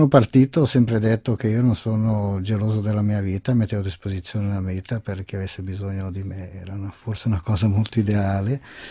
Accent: Ticino, Switzerland; Io da sempre mi sono sentito un po' cittadino del mondo. Mia madre è di Milano, mio padre è nato a Parigi, io sono cresciuto qua in Ticino

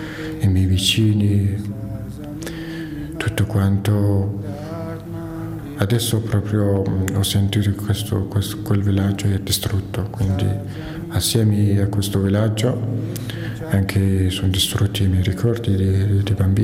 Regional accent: Afghanistan; now in Switzerland; vengo dall'Afghanistan, da 6 anni che vivo in Svizzera.

